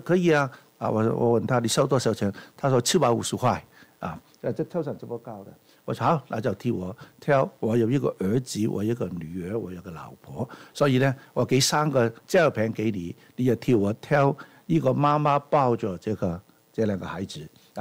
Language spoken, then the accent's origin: Chinese; Guangdong, China; 在我们广东人说揭幕啊